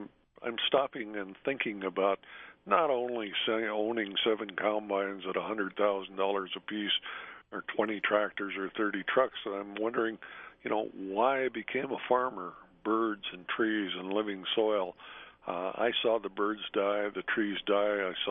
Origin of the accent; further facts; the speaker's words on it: Montana, United States; But, you know, here I was from Montana. I'd rather be caught riding a stolen horse than admitting to somebody I was thinking about becoming a vegetarian.